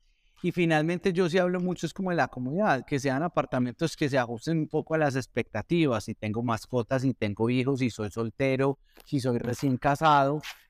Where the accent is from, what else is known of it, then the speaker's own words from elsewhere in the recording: Antioquia, Colombia; pues yo soy paisa, pero pues amo Medellín, Bogotá y Barranquilla y vivo feliz, feliz.